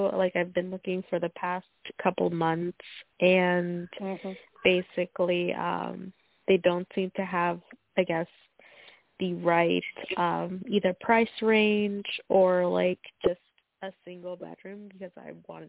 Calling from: New York, United States; I'm calling from New York.

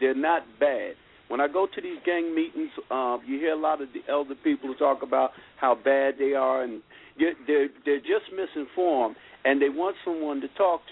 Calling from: East Orange, New Jersey, United States; and I'm calling from East Orange, New Jersey.

